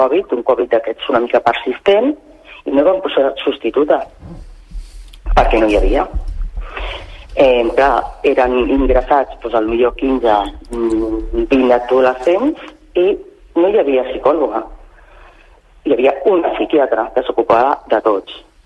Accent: Sant Cugat, Catalonia, Spain; Nosaltres som de Sant Cugat i ens tocava anar allà.

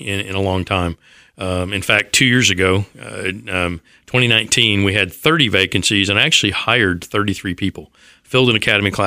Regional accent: Detroit, Michigan, United States; I know Chief Craig, and I grew up in Detroit

